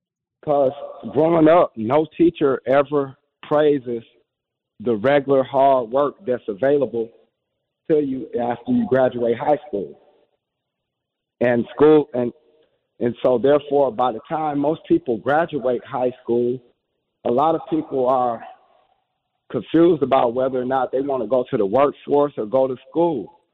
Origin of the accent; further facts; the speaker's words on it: Racine, Wisconsin, United States; Oh, I'm not from Milwaukee. Oh. I'm from Racine.